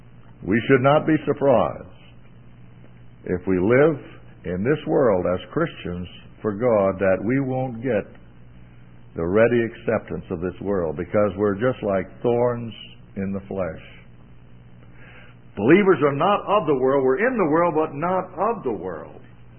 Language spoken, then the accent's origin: English; Bahamas; born there; I was born in the Bahamas, and they have an island there called Eleuthera.